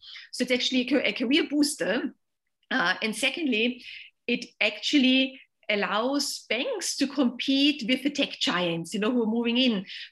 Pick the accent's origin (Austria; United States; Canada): Austria; moved away as an adult; now in London, United Kingdom; And I am originally from Austria, so I came to London, you know, more than 20 years to work in the financial services sector.